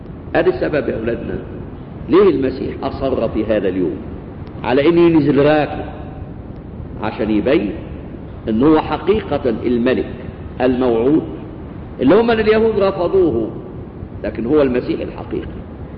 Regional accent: Egypt; زينا احنا كمصريين واليونان والرومان والإنجليز

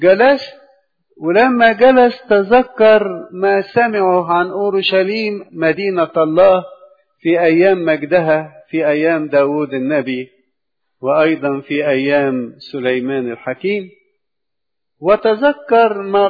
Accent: Egypt; كأقباط ولا كمصريين ككل ولا كشرقيين ككل

